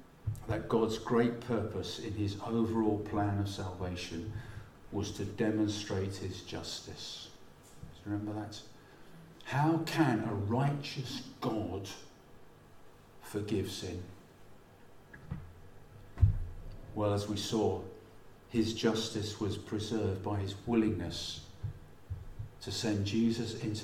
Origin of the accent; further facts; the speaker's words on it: London, United Kingdom; moved away as an adult; I grew up in London, as did Jill. We were born and brought up in South London.